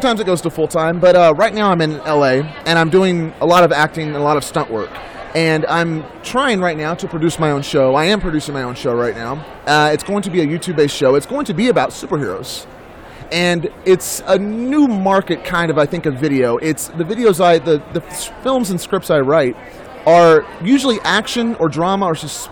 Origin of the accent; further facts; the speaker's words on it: Texas, United States; and I'm from Texas, and so I was always in the woods all the time.